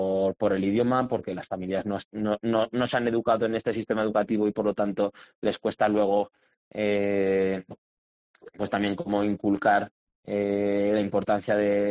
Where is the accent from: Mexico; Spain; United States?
Spain; Villanueva, Aragon; a mí también me hacía ilusión pues hablar de mi pueblo, bueno, mi pueblo al uso, que es Villanueva, y, sí, y de poder también poner en valor pues eso, todo lo que se hace en el valle